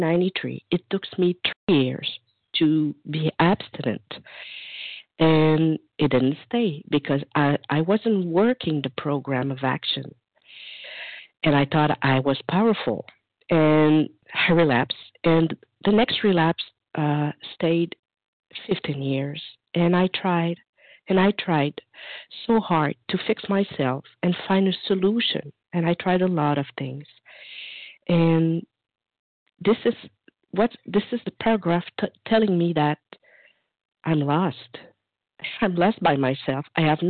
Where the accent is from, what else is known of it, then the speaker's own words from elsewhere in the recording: Montreal, Quebec, Canada; I'm from Montreal, Canada.